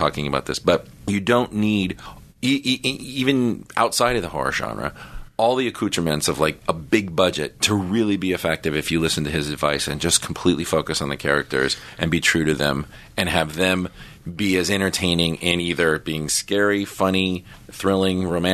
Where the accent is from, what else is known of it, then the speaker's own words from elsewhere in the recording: Los Angeles, California, United States; I grew up in Granada Hills and it was shot in Granada Hills.